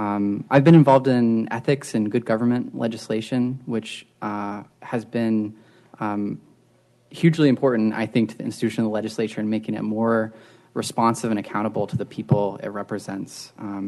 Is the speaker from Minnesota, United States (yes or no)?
no; Sitka, Alaska, United States; I was born here in Sitka. I grew up here. I live here. I care about this community. I care about this region.